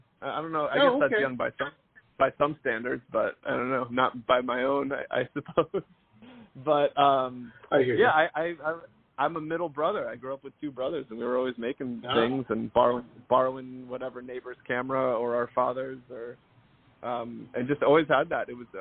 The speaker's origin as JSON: {"language": "English", "town": "Atlanta", "region": "Georgia", "country": "United States", "tie": "born or raised there", "lives_now": "Los Angeles, United States", "said": "I grew up in Georgia in the, right outside"}